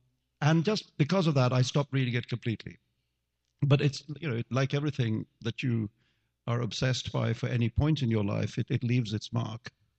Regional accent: India; the love of the fantastic in fiction was born out of being a child growing up in India

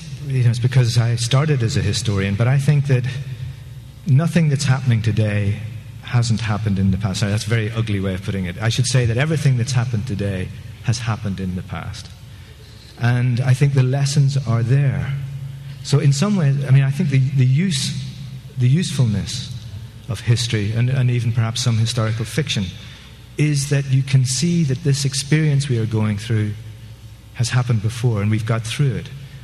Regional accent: Ireland; to me as a youth was I grew up in Ireland in the late 60s and 70s. I was kind of a teenager in the late 60s, 70s.

